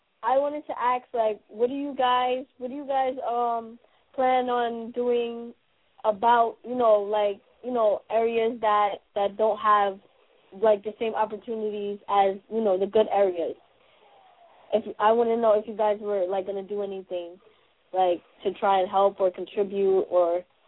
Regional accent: Brooklyn, New York, United States; I am from Brooklyn, New York.

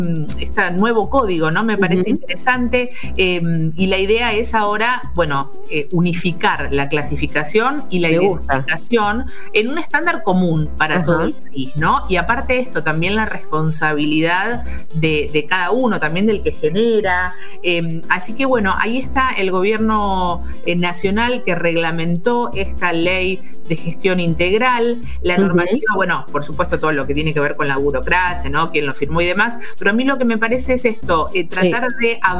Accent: Argentina; Uno lo piensa como argentino rioplatense

